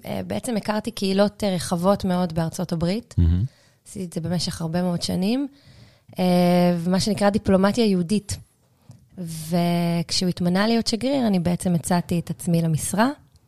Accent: Jerusalem, Jerusalem District, Israel; גדלתי בירושלים.

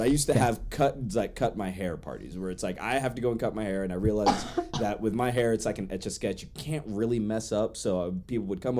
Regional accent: United States; I don't know why I'm doing like an old English accent, mainly because I'm American.

